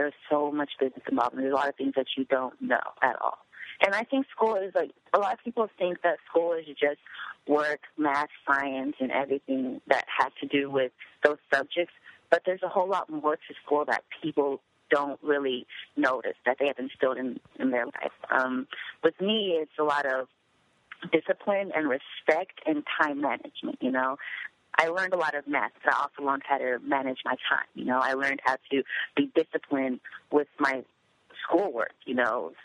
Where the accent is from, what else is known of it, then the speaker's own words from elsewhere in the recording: United States; born there; I was born in the States. My younger sister and I are the only ones in my family that were born in the States. Everybody else is born in Sierra Leone and then migrated to America.